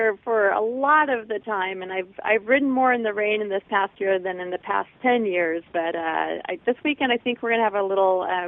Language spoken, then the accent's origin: English; California, United States; I grew up down in Orange County, but I had one of those mothers who refused to drive me everywhere or most anywhere.